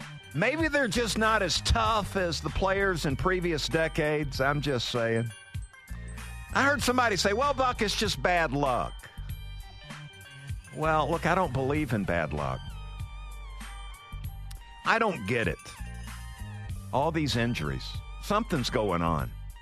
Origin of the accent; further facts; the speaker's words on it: Valdosta, Georgia, United States; the one thing I remember is a quarterback growing up in Valdosta, Georgia.